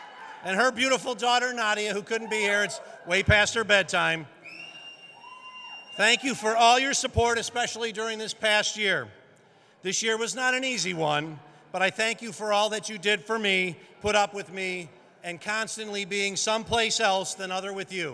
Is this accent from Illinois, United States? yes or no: no; Lackawanna, New York, United States; To my partners in the Erie County Legislature in my hometown of Lackawanna